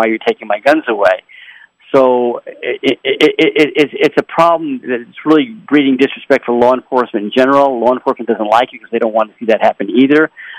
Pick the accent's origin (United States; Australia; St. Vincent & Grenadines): United States; Washington; My home state of Washington doesn't.